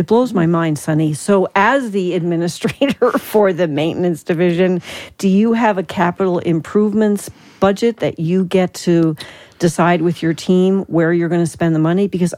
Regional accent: New Jersey, United States; And part of that is because I grew up in New Jersey where we had our own well.

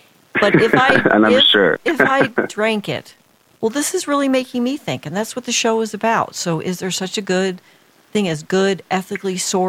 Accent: New Jersey, United States; I read about Fuji water, and it's like, I'm from Jersey. Forget about it.

